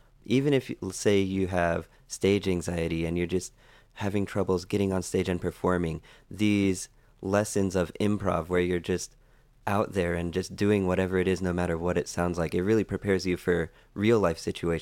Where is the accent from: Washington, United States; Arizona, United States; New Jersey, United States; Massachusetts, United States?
Washington, United States; I'm from Washington State. I did my undergrad at Eastern Washington University, and now I'm here doing my second year of graduate studies.